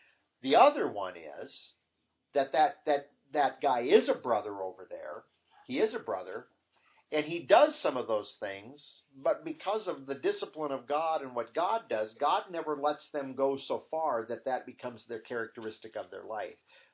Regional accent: United States; This runs, however, just runs against everything pretty much most of us have been trained with growing up in America since we're kids.

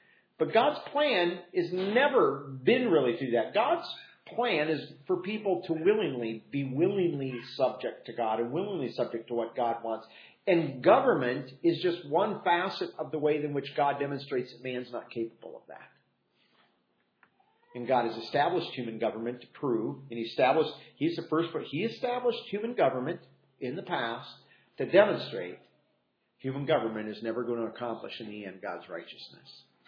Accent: Iowa, United States; But when I grew up in Iowa, there were a number of fundamental Baptist groups out in the Midwest, and in Iowa in particular

